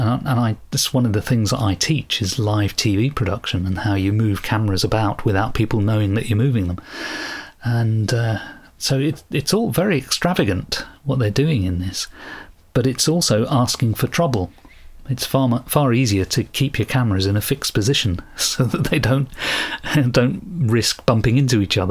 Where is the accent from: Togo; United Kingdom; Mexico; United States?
United Kingdom; even though we're British and we keep a stiff upper lip